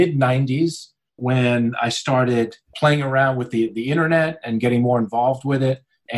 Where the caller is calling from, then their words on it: Parsippany, New Jersey, United States; So we're in New Jersey, a place called Parsippany, New Jersey. It's about 30 minutes from Manhattan.